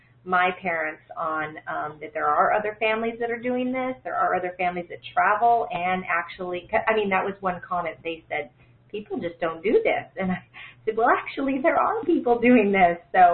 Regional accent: Arizona, United States; We're originally from Arizona, so you know.

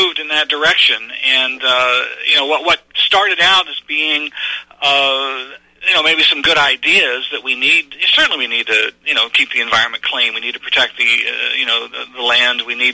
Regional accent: Newark, Ohio, United States; My hometown was Newark, Ohio.

